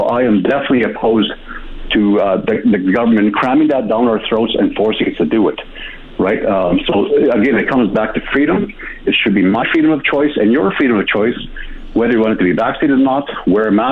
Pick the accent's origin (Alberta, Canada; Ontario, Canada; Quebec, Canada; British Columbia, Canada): Alberta, Canada; Kikino Métis settlement; I was born and raised on the Kikino Métis settlement.